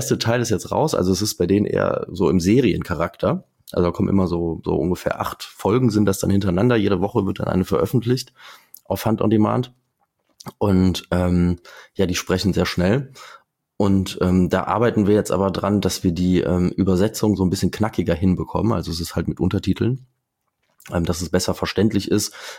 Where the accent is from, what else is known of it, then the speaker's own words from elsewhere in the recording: Eifel, Germany; Bei uns in der Eifel ist es zum Beispiel so, wir haben super viele Hirsche.